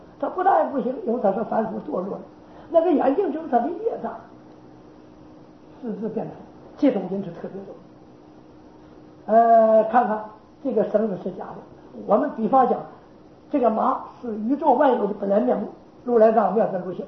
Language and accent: Chinese; Northeast China, China; now in Taiwan; 海洋气候比我们东北看见那个一人皓月当空的秋天，跟我家乡月的不一样